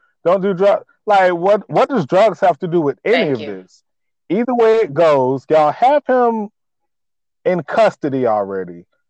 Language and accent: English; Florida, United States; And I am from Florida, you know, just to put that out there.